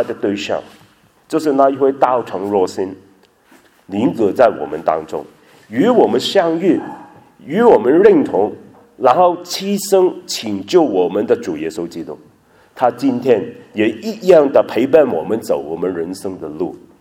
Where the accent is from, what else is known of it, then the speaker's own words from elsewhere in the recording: China; 我们中国人看人的身体就有点不同的，我们的一些内脏可以同我们的外表是连在一起的嘛